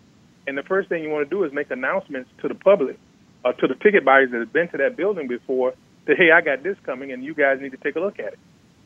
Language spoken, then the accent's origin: English; Jacksonville, Florida, United States; And, you know, I'm from Jacksonville, Florida. I went to Davidson College in North Carolina there.